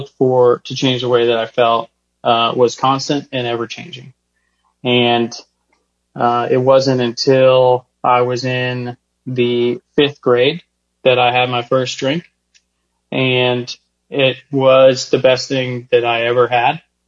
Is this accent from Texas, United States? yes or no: yes; Midland, Texas, United States; I grew up in Midland, Texas.